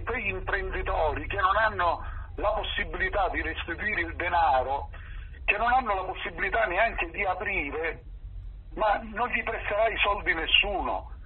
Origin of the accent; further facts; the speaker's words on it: Sicily, Italy; tanto per non dire tu sei campano, io sono siciliano